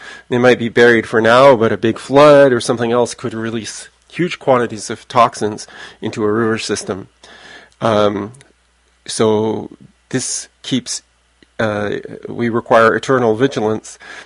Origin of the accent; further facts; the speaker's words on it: United Kingdom; born there; I was born near London. My parents lived in London in the 1950s